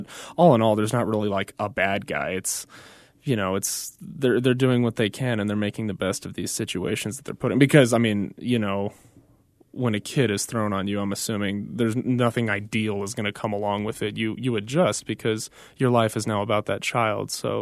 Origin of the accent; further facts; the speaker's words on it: Los Angeles, California, United States; They're immigrants from El Salvador, yes. Me and my wife born and raised in Los Angeles, so.